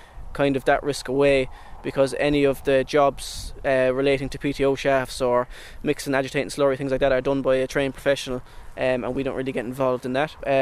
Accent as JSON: {"language": "English", "town": "Navan", "region": "County Meath", "country": "Ireland", "tie": "born or raised there", "said": "I grew up in Navan, so I went to school in St. Patrick's Classical School in Navan"}